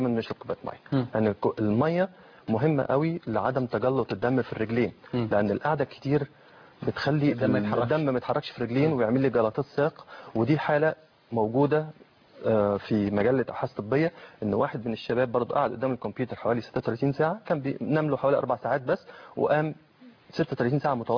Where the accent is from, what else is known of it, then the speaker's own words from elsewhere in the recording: Egypt; عندنا في مصر